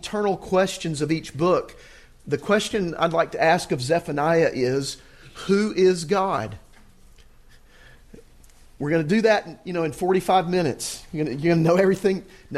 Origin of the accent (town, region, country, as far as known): Auburn, Alabama, United States